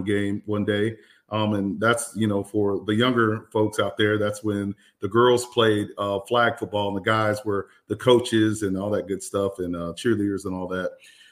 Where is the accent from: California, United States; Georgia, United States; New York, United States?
Georgia, United States; Macon; I graduated from Warner Robins. I'm from the Macon of the Central Georgia area. Graduated from Warner Robins High School.